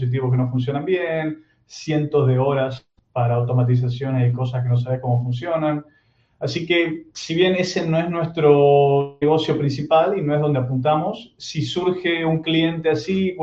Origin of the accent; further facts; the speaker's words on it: Argentina; now in Barcelona, Spain; en Barcelona, que no se note por el acento, soy de Argentina, pero estamos aquí